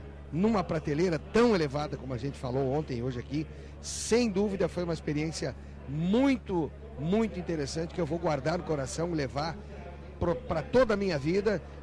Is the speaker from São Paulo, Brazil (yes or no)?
no; Erechim, Rio Grande do Sul, Brazil; Ou seja, tenho um pé lá na música gaúcha, sou natural de Erechim